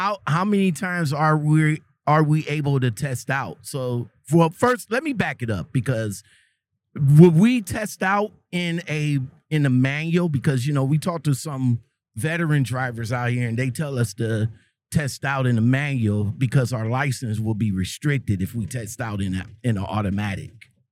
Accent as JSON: {"language": "English", "region": "Ohio", "country": "United States", "said": "You know we're from Ohio, right?"}